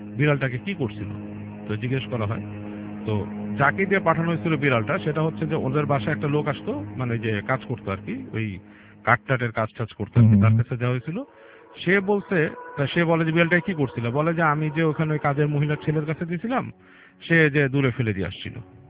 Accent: Dhaka, Dhaka Division, Bangladesh; পুরান ঢাকা থেকে এসেছি

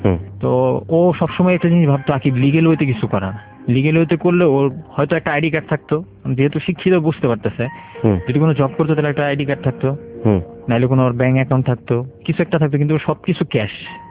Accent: Dhaka, Dhaka Division, Bangladesh; আমি ঢাকার বাড়ি, এখন আমি টেনশনে পড়ে গেছি, আমার ঢাকার কিছু লোকেশন তারা জানে

